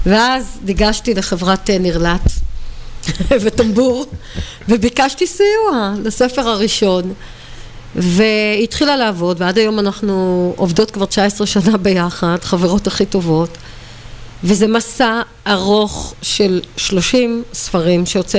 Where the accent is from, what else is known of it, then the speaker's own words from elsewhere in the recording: Krayot, Haifa District, Israel; אתה יודע, גדלנו בקריות